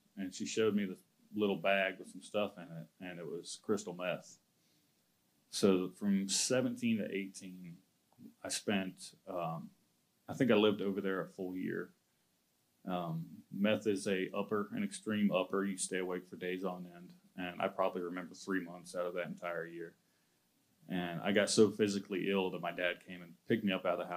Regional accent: Acworth, Georgia, United States; So me and my brother, we grew up in Cobb County, in a little area called Due West Ackworth. Went to Due West Elementary

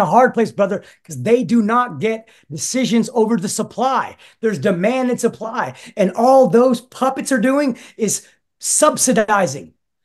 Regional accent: Florida, United States; Growing up in Florida, and I played sports. I played baseball and football. And one of the only things that that we feel like we're missing in Florida is that we didn't get to play high school hockey, man.

